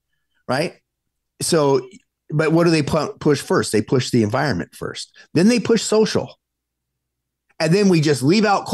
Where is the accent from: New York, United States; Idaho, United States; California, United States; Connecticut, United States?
California, United States; Los Angeles; like I remember like growing up in Los, if you went out, go out